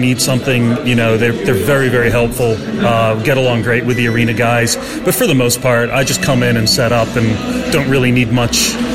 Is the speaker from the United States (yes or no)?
yes; Baltimore, Maryland, United States; moved away as an adult; I'm originally from Baltimore, which is on the east coast of the United States, near Washington, D.C., but I've lived here 20 years.